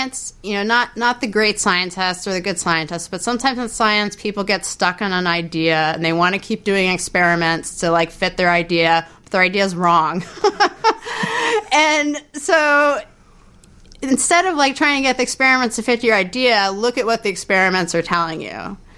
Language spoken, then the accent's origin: English; San Francisco, California, United States; I actually, well, growing up in San Francisco, I was exposed to art and science.